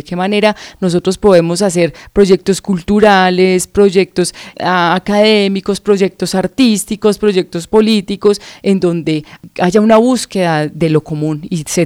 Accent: Manizales, Caldas, Colombia; yo estudié en Manizales, yo soy de Manizales

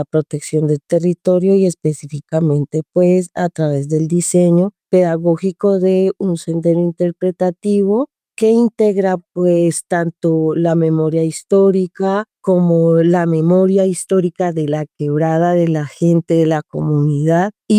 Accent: Bogotá, Colombia; born there; now in Zipaquirá, Colombia; yo vivo en Zipaquirá y es allí donde se desarrolla la quebrada del Amuladero. Nací en Bogotá, pero vivo en Zipaquirá ya hace la mitad de mi vida. Son más o menos ya 25, 26 años que vivo acá.

